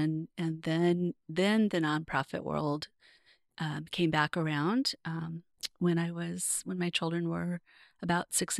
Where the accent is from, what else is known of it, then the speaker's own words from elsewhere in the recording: Visalia, California, United States; also born or lived in Orange County; I moved around a lot as a child, but mostly my younger years were in Orange County. And then I spent my junior high and high school years in Central California in a town called Visalia.